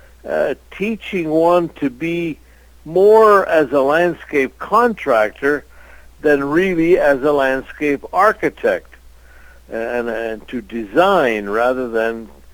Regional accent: Montreal, Quebec, Canada; Well, I grew up in Montreal, and of course my father was a landscape contractor, a very well-known contractor, landscape contractor

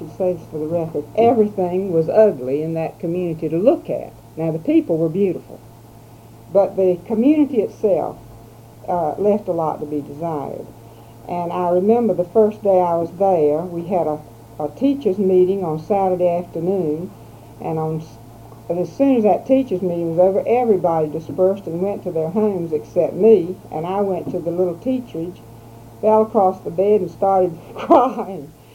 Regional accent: Oriental, North Carolina, United States; born there; I was born in Oriental, North Carolina, down on the coast.

